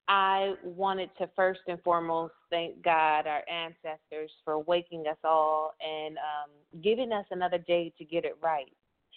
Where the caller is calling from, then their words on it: Grovetown, Georgia, United States; I am calling from Grovetown, Georgia.